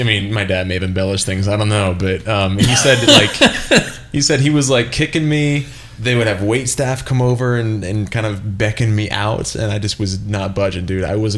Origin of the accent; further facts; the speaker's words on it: Philadelphia, Pennsylvania, United States; Born and raised in Philadelphia.